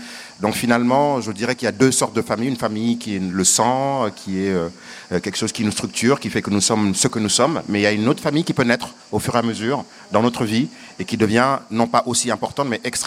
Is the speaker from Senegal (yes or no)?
yes; Senegal; now in France; je suis né, j'ai grandi au Sénégal. J'ai fait famille en France avec d'autres codes